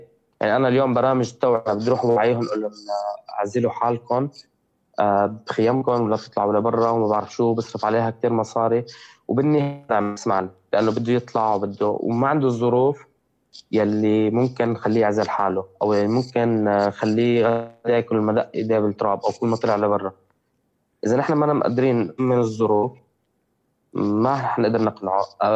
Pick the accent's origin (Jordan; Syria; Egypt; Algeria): Syria; now in Lebanon; نحن كسوريين بلبنان نحن ما عندنا حقوق اللاجئين بأي بلد ثاني.